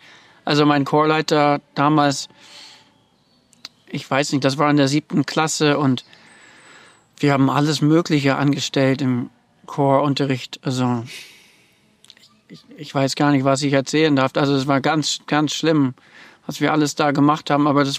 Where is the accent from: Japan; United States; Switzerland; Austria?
United States; Vermont; German is a second language; im Wald, wo ich dann eben aufgewachsen bin in Vermont, USA, im Neuengland.